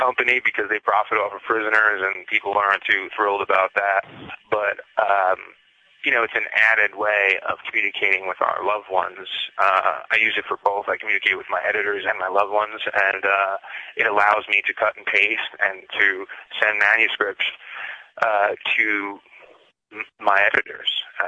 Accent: Brooklyn, New York, United States; I grew up in Brooklyn. We moved to Hell's Kitchen, and I hung out with a crew of kids that I thought were really cool.

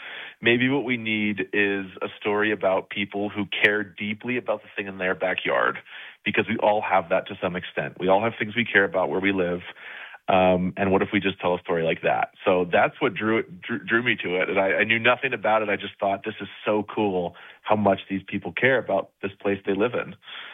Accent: Elmira, New York, United States; So, and I grew up in Elmira, New York, which isn't too far away.

